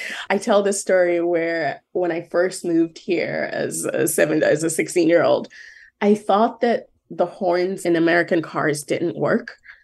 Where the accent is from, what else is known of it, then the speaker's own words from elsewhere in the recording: Lagos, Nigeria; moved away; It's so interesting to say that, because I grew up in Nigeria.